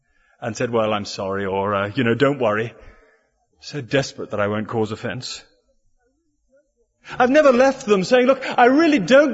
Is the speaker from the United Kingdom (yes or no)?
yes; United Kingdom; You see, I am British, and the British disease is